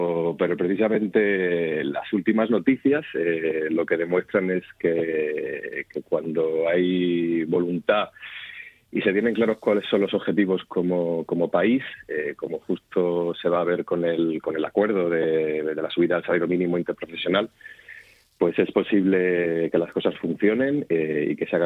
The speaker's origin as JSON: {"language": "Spanish", "town": "Cehegín", "region": "Region of Murcia", "country": "Spain", "tie": "born or raised there", "said": "mucha gente, muchísima gente de la región, por supuesto, de toda la región y especialmente de Cejín, de mi pueblo."}